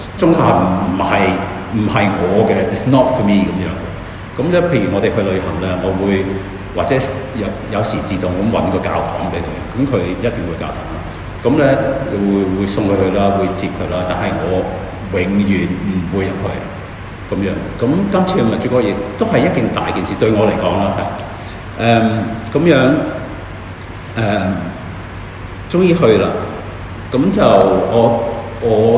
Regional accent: United Kingdom; Cantonese is a second language; also born or lived in Scotland; 我喺英國長大嘅，所以咧，如果我講中文有啲甩咳咧，你聽得好辛苦咧，我預先道歉。我係11岁就去咗蘇格蘭，去一間寄宿學校。

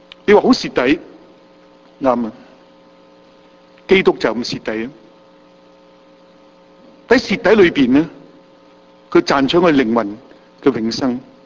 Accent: China; 特别我中国人呢样好重要噶嘛

